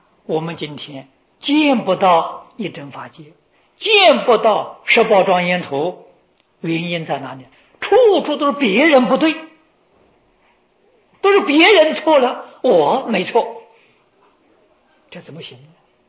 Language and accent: Chinese; China; 我们中国人讲孝，讲到孝呢，我们就想到大顺，尧舜禹汤舜王，这是在我们中国讲孝的时候以他为榜样。